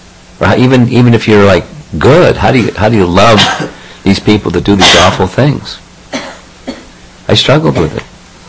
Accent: United States; as a little kid growing up in America

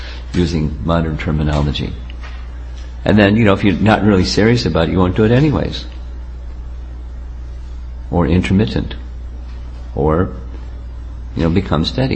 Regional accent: New York, United States; And I'm from New York.

